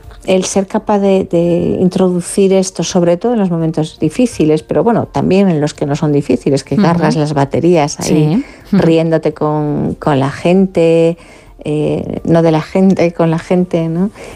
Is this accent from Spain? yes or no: yes; Galicia, Spain; yo que soy gallega, bueno, respiramos la ironía como parte del idioma